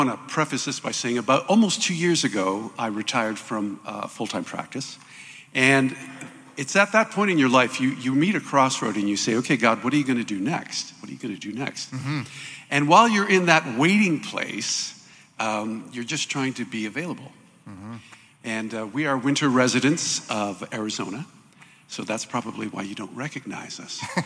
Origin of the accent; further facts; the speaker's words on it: Canada; well, I'm a Canadian. I can't stay.